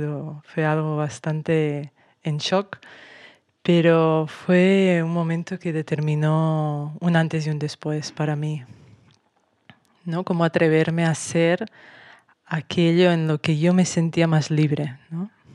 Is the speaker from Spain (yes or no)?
yes; Catalonia, Spain; born there; yo soy nacida en Cataluña, en un pueblo al norte de Barcelona. Una familia muy tradicional, son de campo, agricultores, ramaderas.